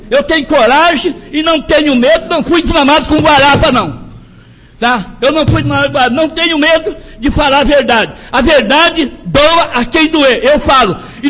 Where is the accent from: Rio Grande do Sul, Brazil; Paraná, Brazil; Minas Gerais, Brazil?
Paraná, Brazil; Jataizinho; Eu nasci e me criei aqui em Jataizinho.